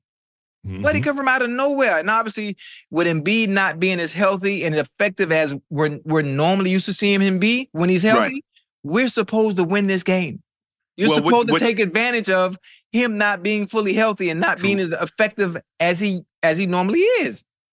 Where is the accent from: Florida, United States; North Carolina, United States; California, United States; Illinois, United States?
Florida, United States; Miami; Obviously, I'm from Miami, so I am a Heat fan for those that don't know.